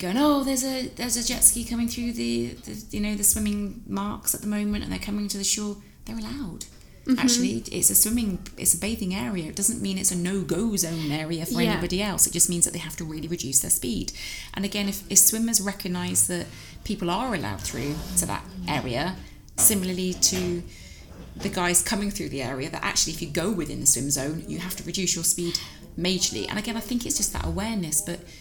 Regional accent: South West England, United Kingdom; You know, I'm Cornish, so I grew up near the water

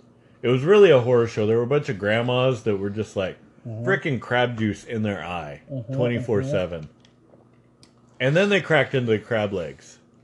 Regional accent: Scotland, United Kingdom; I'm actually a Scot

